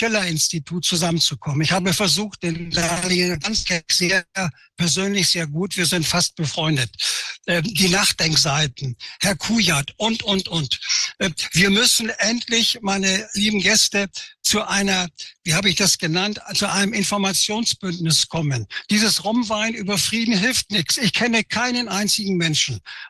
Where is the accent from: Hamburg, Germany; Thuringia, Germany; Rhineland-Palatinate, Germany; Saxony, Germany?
Hamburg, Germany; also born or lived in Berlin; now in Bergen, Austria; Ich bin Hamburger-Berliner, habe mich seit 37 Jahren in Österreich in Bergen verkrochen, südlich von Salzburg.